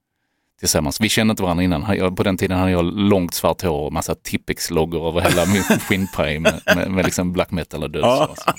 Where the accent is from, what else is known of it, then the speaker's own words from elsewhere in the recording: Glumslöv, Skåne, Sweden; Just när vi växte upp i Glumslöv också kan jag ju nämna